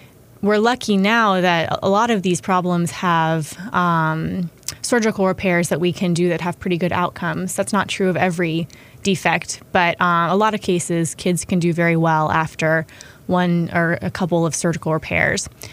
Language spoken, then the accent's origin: English; Chapel Hill, North Carolina, United States; Like you said, I grew up in Chapel Hill.